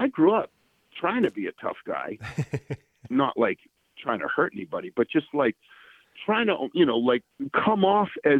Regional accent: Massachusetts, United States; I grew up in a suburb of Boston.

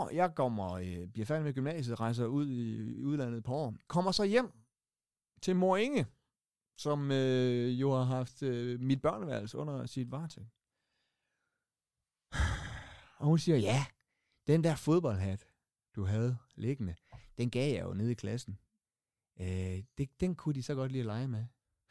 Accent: Aalborg, North Denmark Region, Denmark; nu er jeg Aalborg-dreng

